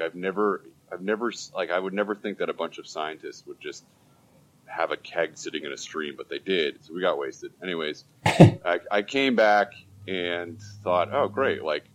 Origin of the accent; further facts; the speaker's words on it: Rhode Island, United States; But I'm originally from Rhode Island. The, you know, small state that no one has ever been to.